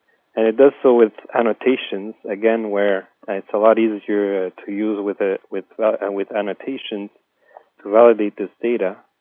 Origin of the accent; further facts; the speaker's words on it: Montreal, Quebec, Canada; since I'm from Montreal, Canada